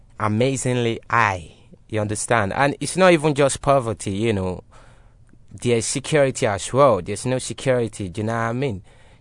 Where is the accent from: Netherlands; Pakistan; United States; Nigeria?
Nigeria; I'm a Nigerian